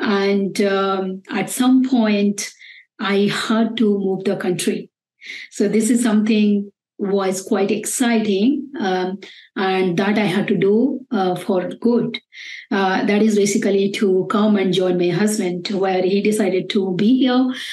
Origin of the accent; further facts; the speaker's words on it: Bangalore, Karnataka, India; English is a second language; moved away as an adult; I came from Bangalore, which is a very happening and very noisy place.